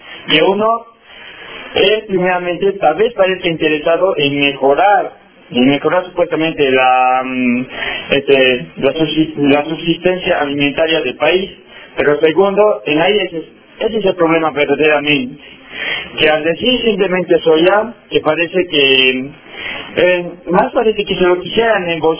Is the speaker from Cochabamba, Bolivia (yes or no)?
no; Oruro, Bolivia; vengo de Oruro.